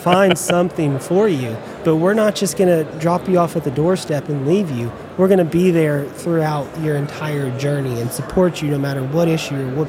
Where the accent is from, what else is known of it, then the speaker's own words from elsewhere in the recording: Arkansas, United States; I grew up here in Northwest Arkansas, so this is my home. I'm one of the few that can actually say that.